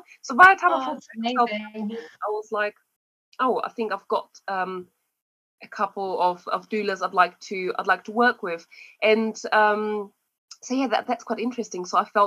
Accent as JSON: {"language": "English", "country": "Austria", "moved": "yes", "lives_now": "United Kingdom", "said": "And I'm from Austria, but I've lived in the UK for 17 years."}